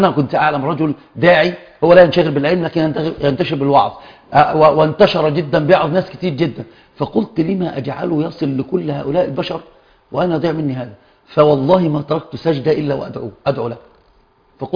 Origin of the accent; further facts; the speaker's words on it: Egypt; لذلك العوام عندنا في مصر ماذا يقولون؟